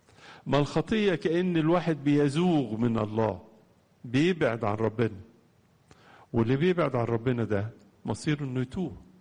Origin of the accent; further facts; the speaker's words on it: Egypt; بنتكلم عن مصر مش عشان أنا مصري أو يعني كلنا مصريين